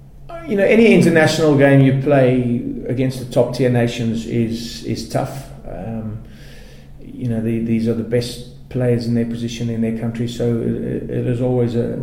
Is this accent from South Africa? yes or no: yes; South Africa; first language Afrikaans; English is a second language; you know, I'm Afrikaans, so English is my second language, but it's still rooted in European.